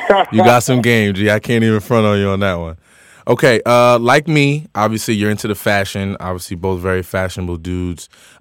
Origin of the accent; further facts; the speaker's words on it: Patterson, United States; I'm from Patterson. It's all good.